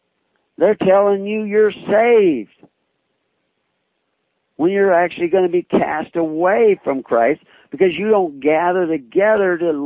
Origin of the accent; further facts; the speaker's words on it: the South, United States; born there